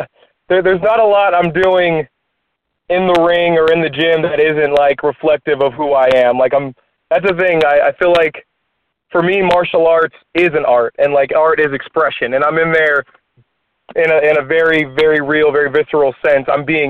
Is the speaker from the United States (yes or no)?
yes; Vallejo, California, United States; I grew up in Vallejo in the Bay Area, and not a lot really going on there.